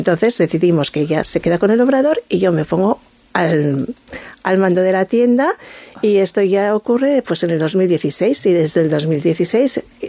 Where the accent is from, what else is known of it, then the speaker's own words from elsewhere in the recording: Irún, Basque Country, Spain; porque yo soy de Irún